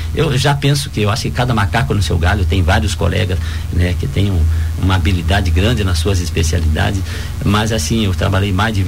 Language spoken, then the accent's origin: Portuguese; Paraná, Brazil; Eu sou natural do Paraná.